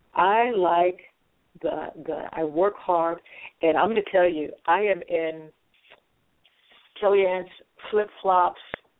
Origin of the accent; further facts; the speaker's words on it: Illinois, United States; now in Pleasant Hill, United States; I'm actually from the Midwest, Illinois, and if you're from Illinois, the Midwest, you know that the lands are like flat.